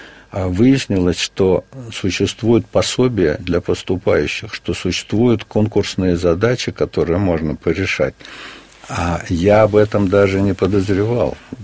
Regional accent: Samarkand, Samarqand Region, Uzbekistan; я говорю на их родном языке, и что я из Самарканда

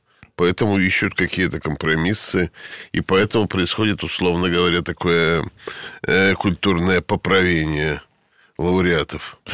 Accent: Rybinsk, Yaroslavl Oblast, Russia; Я сам из Рыбинска, с Верхней Волги.

